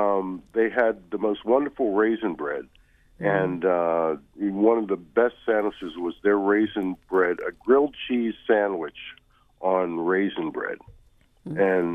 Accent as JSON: {"language": "English", "town": "Baltimore", "region": "Maryland", "country": "United States", "tie": "born or raised there", "said": "I grew up in Baltimore. I want to know from you all generally why we Americans let our bread just go to crap. You know, here in Baltimore, growing up in the 50s, this was a city of bakeries."}